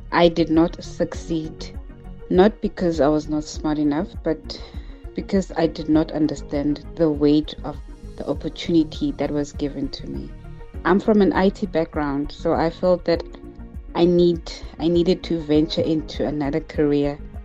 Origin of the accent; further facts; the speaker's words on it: South Africa; I'm from the Vaal in South Africa.